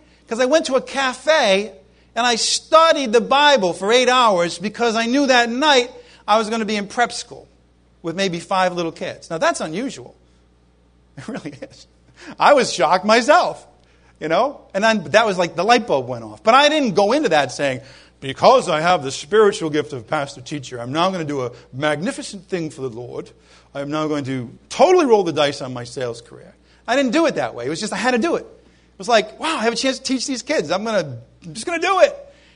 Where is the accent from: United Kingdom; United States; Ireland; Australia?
Ireland; in spite of myself being Irish and all that, I'm loving these people